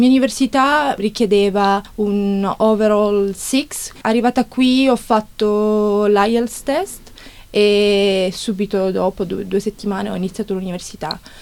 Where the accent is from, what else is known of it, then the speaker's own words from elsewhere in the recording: Sciacca, Sicily, Italy; moved away as an adult; now in Australia; Io sono nata a Sciacca, sono siciliana. E sono arrivata in Australia 3 anni e mezzo fa. Sono atterrata a Brisbane.